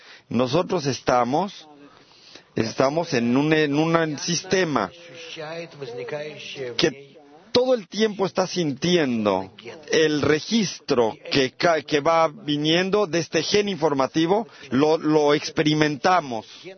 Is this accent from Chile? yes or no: no; Israel; Spanish is a second language; de Israel.